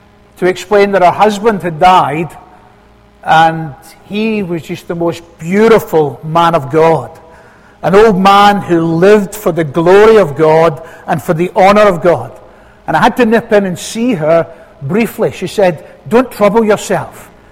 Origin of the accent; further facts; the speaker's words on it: Scotland, United Kingdom; Now, I'm a Scotsman.